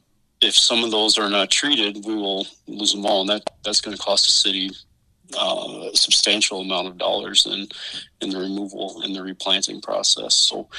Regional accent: Missouri, United States; now in North Dakota, United States; I'm from Missouri.

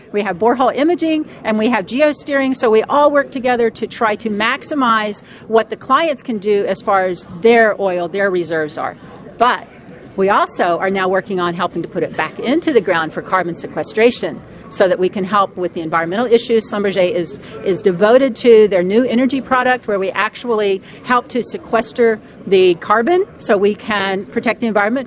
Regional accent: Oklahoma, United States; I am from Oklahoma originally.

